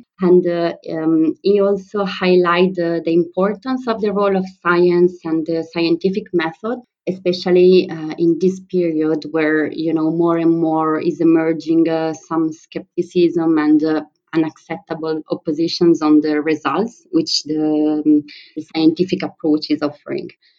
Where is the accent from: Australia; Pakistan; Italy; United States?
Italy; English is a second language; moved away as an adult; I'm 30 and I come from Italy. I grew up in a small town in the north of Italy, close to the Swiss border. When I was 19, I moved to Milan, where I started my university.